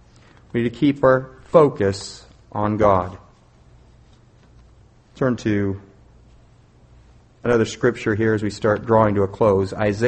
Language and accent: English; Oregon, United States; Now for me, I grew up in Oregon. I get happy when it starts to rain.